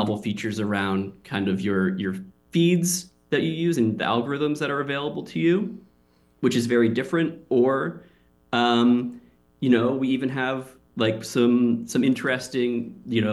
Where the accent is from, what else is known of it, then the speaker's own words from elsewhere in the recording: South Portland, Maine, United States; I grew up in South Portland. I went to, you know, if anyone in South Portland, I went to Skillen Elementary School over there and then Memorial Middle School. And so, you know, I grew up in that neck of the woods.